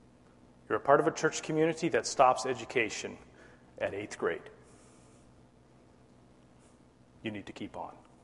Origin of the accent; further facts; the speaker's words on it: Virginia, United States; I grew up in Virginia, the south of the border. Only son in a family of four, three sisters.